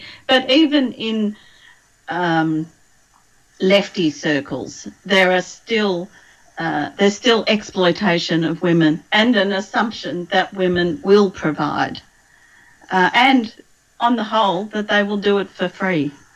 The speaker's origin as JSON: {"language": "English", "country": "Australia", "said": "as an Australian"}